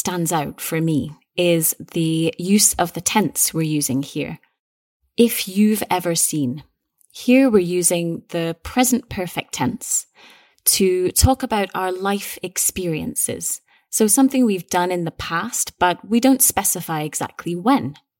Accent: Scotland, United Kingdom; we're both British, we're both Scottish

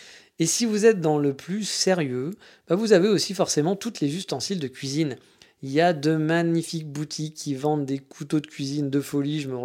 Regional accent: France; chez nous en France

